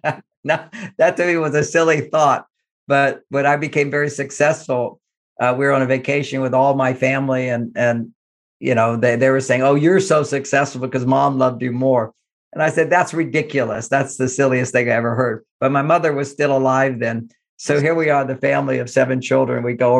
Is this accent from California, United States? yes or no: no; Texas, United States; We grew up in Texas.